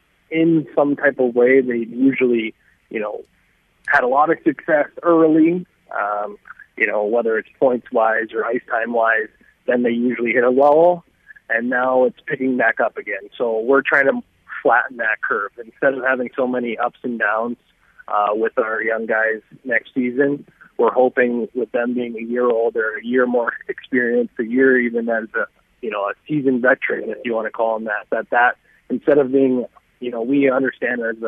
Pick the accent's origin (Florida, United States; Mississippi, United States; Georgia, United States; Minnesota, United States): Minnesota, United States; I run a youth hockey camp back in my home state of Minnesota